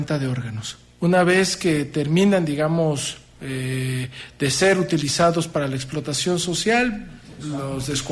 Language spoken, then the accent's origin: Spanish; Mexico; uno como mexicano